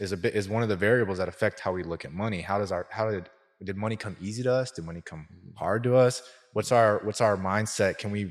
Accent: Antioch, Tennessee, United States; now in Thompson's Station, United States; we live out in Thompson Station now, right, but my wife's from Franklin, you know, and I grew up in Antioch.

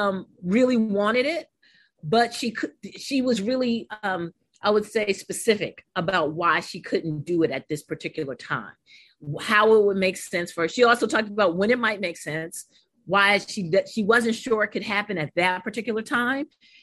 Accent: New York, United States; and reading is fundamental at St. Aloysius School growing up in Harlem, New York.

